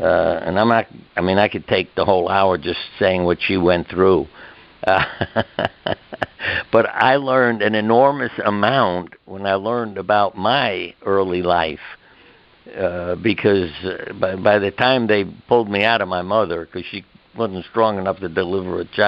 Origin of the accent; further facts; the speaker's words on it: New York, United States; I grew up in New York, which I think was a good education also, with all the people, races, religions, everybody and everything. Everybody on our street was family.